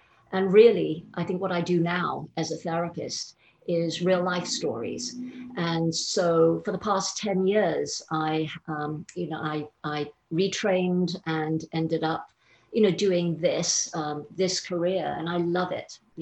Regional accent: London, United Kingdom; also born or lived in Malaysia; the first few years of my life in Malaysia, but my dad got a job in London, so we moved there. And I grew up in England

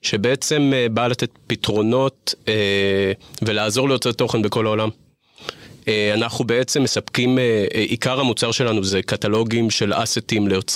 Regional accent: Jerusalem, Jerusalem District, Israel; now in Herzliya, Israel; 36, נשוי לעומר, אבא למיכאל ומאיה, גר בהרצליה היום. אני ירושלמי במקור.

